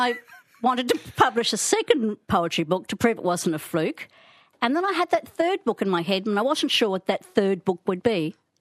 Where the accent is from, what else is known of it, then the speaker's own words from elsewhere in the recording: Rockhampton, Queensland, Australia; Well, I'm from Rocky, right? … in Rockhampton.